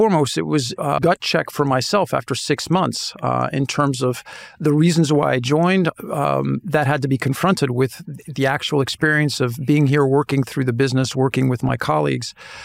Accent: United States; accent: American; first language English; French is my most comfortable language after English, or sadly American when you hear my accent.

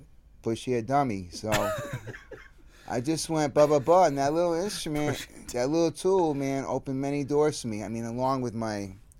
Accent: Manhattan, New York, United States; Well, I grew up in Manhattan, but I grew up on 9th Street and 5th Avenue at a pivotal time in my life at the old 5th Avenue Hotel.

